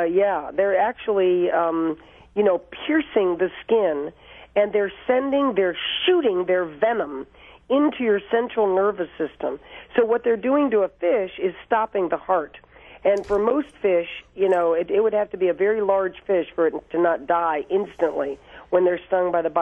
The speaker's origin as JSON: {"language": "English", "town": "Fort Lauderdale", "region": "Florida", "country": "United States", "tie": "born or raised there", "said": "I grew up down in Fort Lauderdale, and I had many Cuban friends."}